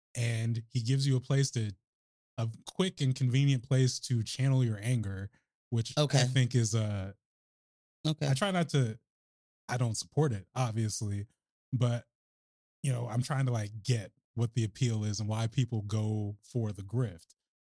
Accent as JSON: {"language": "English", "region": "Oregon", "country": "United States", "tie": "born or raised there", "said": "growing up in Oregon, I feel like, is giving me perspective on, is just like, these labels are just labels."}